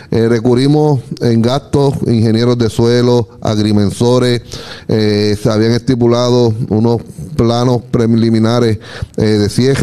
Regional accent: Puerto Rico; Primero, como puertorriqueño, una isla 100 por 35

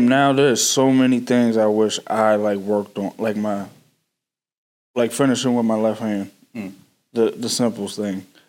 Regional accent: Virginia, United States; So me breaking my hand 8 hours from, I'm from Virginia, so 8 hours from, like, my support really was tough.

